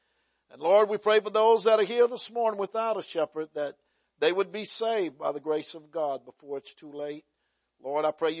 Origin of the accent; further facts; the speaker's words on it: Louisiana, United States; We grew up in Louisiana thinking that there was something spiritual about a degree from LSU